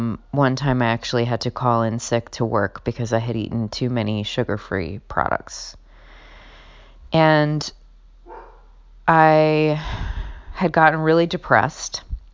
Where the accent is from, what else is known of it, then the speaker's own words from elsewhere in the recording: New Orleans, Louisiana, United States; moved away as an adult; now in New York City, United States; I am from New Orleans and I went to college in New Orleans, so the first time I was away from home was when I graduated from college and moved to New York.